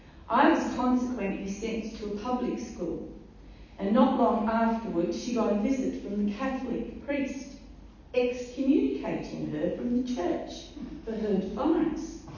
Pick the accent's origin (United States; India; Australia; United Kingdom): Australia; Cowra, New South Wales; born there; And I was born in Cowra, where camp accommodation had been organised for families who had fled Europe after the aftermath of World War II.